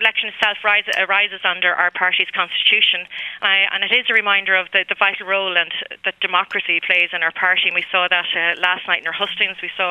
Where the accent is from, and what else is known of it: Ireland